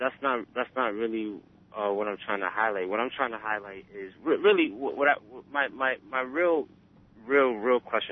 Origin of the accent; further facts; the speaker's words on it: United States; me personally, I'm African American